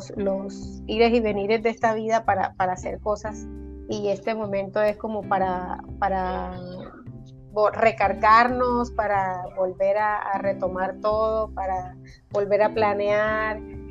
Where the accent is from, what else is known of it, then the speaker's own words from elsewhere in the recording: Colombia; soy colombiana, agente inmobiliaria de hace ya varios años